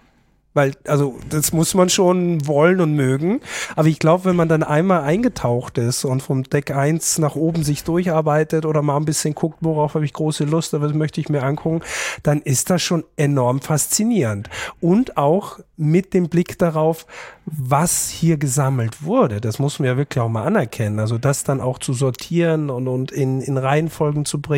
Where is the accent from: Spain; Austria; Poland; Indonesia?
Austria; als Österreicher